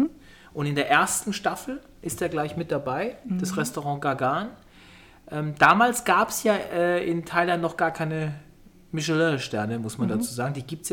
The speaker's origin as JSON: {"language": "German", "region": "Berlin", "country": "Germany", "said": "wobei wir als Berliner sind wir da ja auch relativ"}